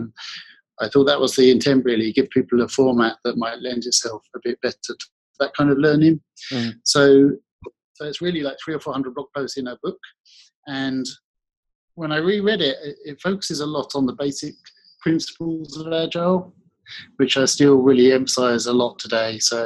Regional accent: South East England, United Kingdom; accent: slight Australian; also born or lived in Australia; I'm from Kent in England, and I have a little bit of Australian accent after spending a couple of years there, I'm told

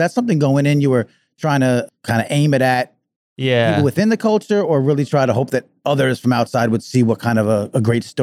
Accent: Long Island, New York, United States; at that time, you know, I grew up in Long Island. So we were in the shadow of New York City.

